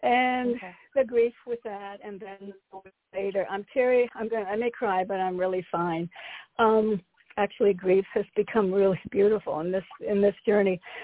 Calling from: Connecticut, United States; from Connecticut.

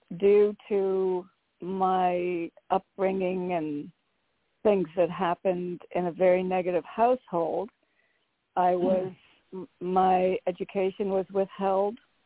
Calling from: Connecticut, United States; from Connecticut.

